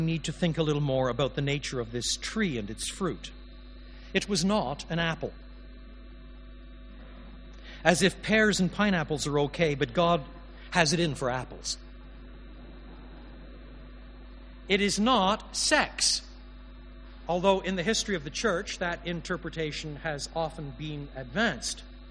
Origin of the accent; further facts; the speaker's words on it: Montreal, Quebec, Canada; in Montreal, which was the city where I was brought up. I'm a Canadian.